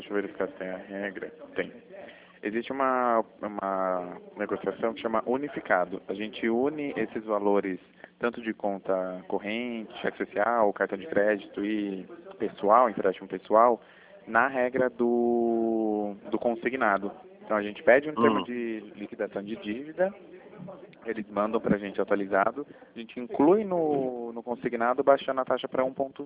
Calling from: Jaguariúna, São Paulo, Brazil; Eu falo de Jaguariúna.

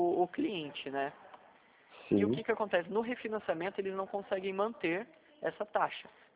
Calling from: São José dos Campos, São Paulo, Brazil; Eu falo de São José dos Campos

